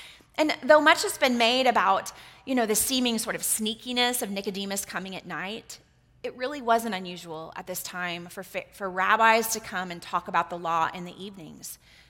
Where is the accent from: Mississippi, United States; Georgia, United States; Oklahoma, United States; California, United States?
Oklahoma, United States; I'm from Oklahoma. Are you from Missouri? No, I'm from Texas.